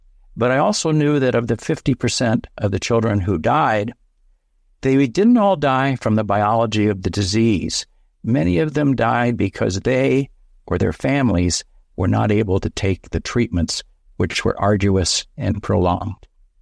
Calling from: New Mexico, United States; On a mountaintop in northeastern New Mexico, looking out on the Rio Grande Valley.

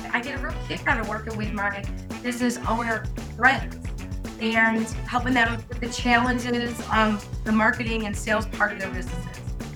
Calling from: St. Louis, Missouri, United States; St. Louis, Missouri, right in the middle of the country.

